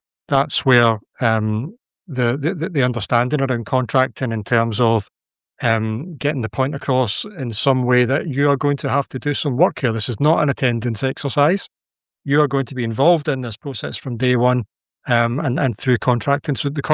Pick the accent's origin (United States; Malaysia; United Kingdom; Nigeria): United Kingdom; Scotland; I'm Scottish. That's all I need.